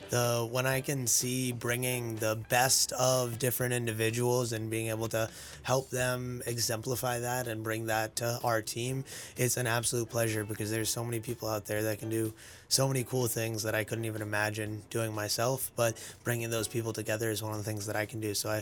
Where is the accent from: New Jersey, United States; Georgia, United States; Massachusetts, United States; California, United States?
Massachusetts, United States; Foxborough; moved away as an adult; So I grew up in Boston, Massachusetts, the suburbs, just around Foxborough, and had an awesome 18 years there before I went out to college in Rochester.